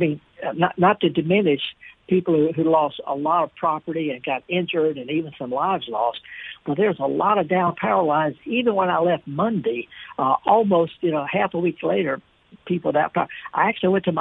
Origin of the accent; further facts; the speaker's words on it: North West England, United Kingdom; I'm from Lancashire. That's right, northern England.